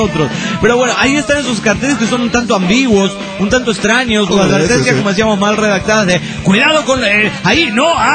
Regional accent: Veracruz, Mexico; Sé que ustedes están lejos de mi tierra, pero bueno, la observan.

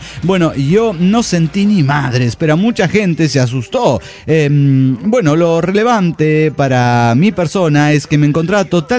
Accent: Guadalajara, Jalisco, Mexico; born there; now in Monterrey, Mexico; de Guadalajara, Jalisco, México.

